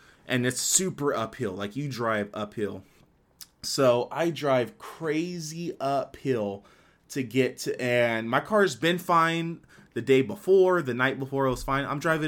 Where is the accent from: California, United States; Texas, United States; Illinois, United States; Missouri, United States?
California, United States; Fresno; In Fresno, my hometown, shout out, born and raised 559, go Dogs.